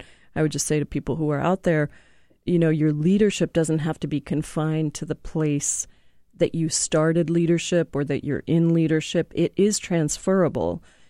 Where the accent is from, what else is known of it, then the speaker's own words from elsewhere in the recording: India; people would say, where are you from? And I'd say, India. And they'd look at me and say, where in Indiana? And I was like, no, not Indiana, India, like the country, you know, across the ocean.